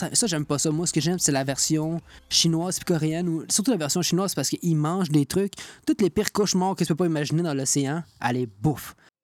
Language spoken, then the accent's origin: French; Quebec, Canada; accent: Québécois; Mon accent québécois.